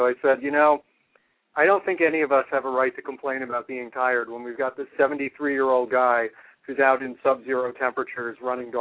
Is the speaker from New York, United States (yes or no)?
yes; New York, United States; Part of me is I grew up in New York, so I'm very particular about pizza